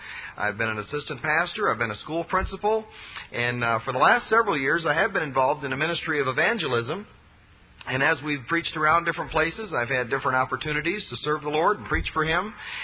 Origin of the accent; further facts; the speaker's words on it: Michigan, United States; I grew up in Michigan. So if anybody's Yankee, I guess I am. I don't know. But I grew up in Michigan, and when I was 4 years old, my parents started going to a good fundamental Baptist church.